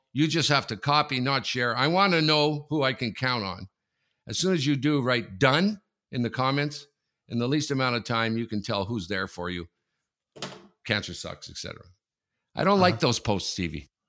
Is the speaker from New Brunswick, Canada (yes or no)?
no; Sudbury, Ontario, Canada; I grew up in Sudbury, Ontario, right, where I'm from